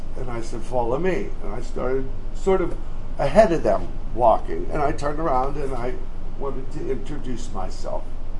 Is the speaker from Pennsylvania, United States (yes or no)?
yes; Pittsburgh, Pennsylvania, United States; I'm from Pittsburgh, power.